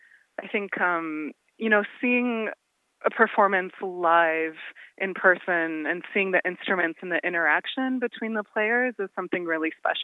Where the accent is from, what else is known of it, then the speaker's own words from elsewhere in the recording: Toronto, Ontario, Canada; I grew up in Toronto, and then I studied at Juilliard for my undergrad and master's degrees.